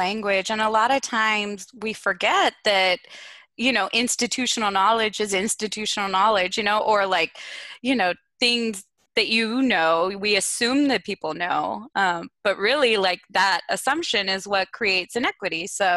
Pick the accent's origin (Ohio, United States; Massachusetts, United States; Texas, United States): Texas, United States; I ended up accepting a diversity resident position at a university in my home state, at the University of Texas at Austin.